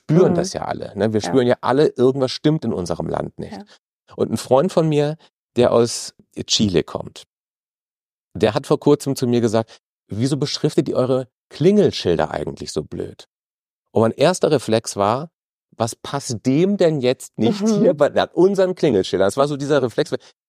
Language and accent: German; Germany; Wo könnten wir als Deutsche Recht haben?